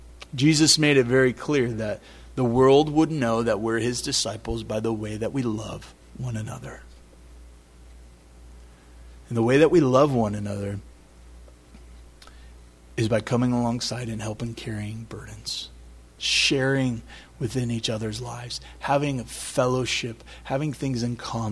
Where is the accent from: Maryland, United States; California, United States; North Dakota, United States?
California, United States; Healdsburg; Well, I came from Healdsburg, so Healdsburg's up there